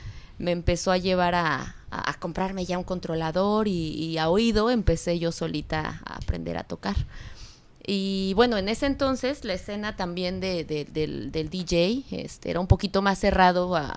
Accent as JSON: {"language": "Spanish", "region": "Mexico City", "country": "Mexico", "lives_now": "Playa del Carmen, Mexico", "said": "Bueno, yo soy de la Ciudad de México, de Iztapalapa, para el mundo."}